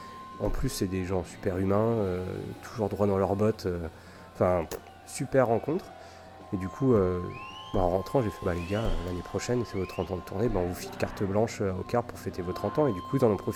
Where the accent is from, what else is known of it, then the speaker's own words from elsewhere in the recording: Bourges, Centre-Val de Loire, France; quand on est de la région centre, moi je viens de Bourges.